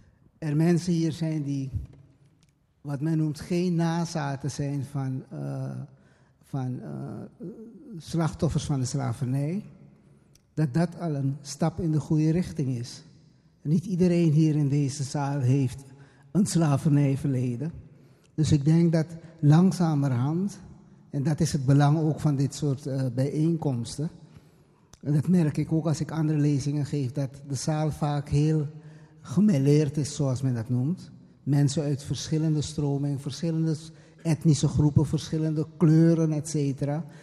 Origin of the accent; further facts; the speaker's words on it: Suriname; bij ons in Suriname met Bigipoku